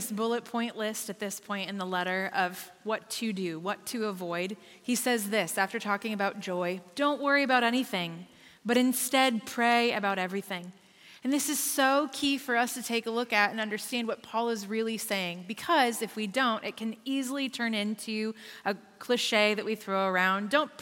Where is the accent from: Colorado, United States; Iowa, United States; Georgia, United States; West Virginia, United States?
Iowa, United States; I grew up here in Iowa, moved to Seattle, and did student ministry with a friend's dad at a church out there.